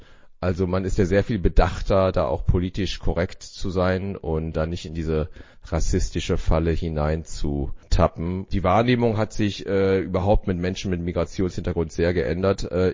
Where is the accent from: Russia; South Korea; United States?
South Korea; now in Germany; Und ich erzähle natürlich viel von Culture-Clash-Geschichten, die ich so als Koreaner in Deutschland erlebt habe.